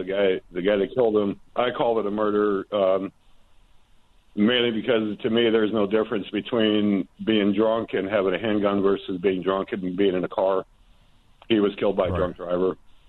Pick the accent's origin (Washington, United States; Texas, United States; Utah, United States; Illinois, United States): Illinois, United States; Chicago; My, I'm Armenian by ethnic background. My parents and grandparents immigrated here legally. I grew up in Chicago, actually, but still know the language and everything fluently too.